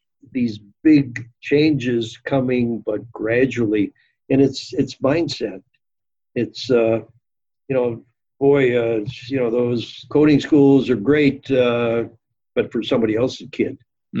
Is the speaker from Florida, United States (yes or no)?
no; Detroit, Michigan, United States; born there; that's where I was born in Detroit, and I have family there